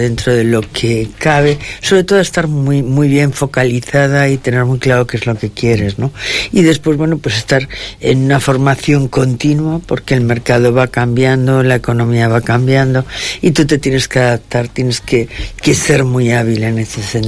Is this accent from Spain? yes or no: yes; Madrid, Community of Madrid, Spain; now in Santander, Spain; cuando vine aquí a vivir a Santander, yo soy de Madrid